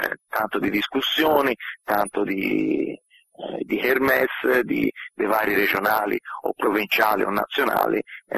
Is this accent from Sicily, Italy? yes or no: no; Florence, Tuscany, Italy; io sono di Firenze e cito Firenze